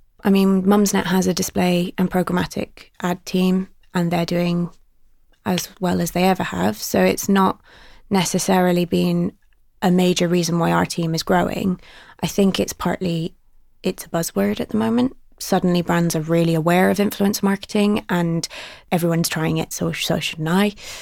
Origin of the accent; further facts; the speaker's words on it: United States; now in United Kingdom; I mean, growing up in the States, on cable TV, like there was ads every 7 minutes.